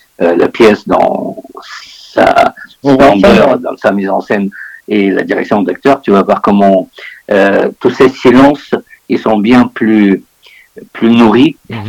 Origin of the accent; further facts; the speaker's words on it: Bulgaria; French is a second language; moved away as an adult; je suis né en Bulgarie, j'ai vécu 35 ans en Bulgarie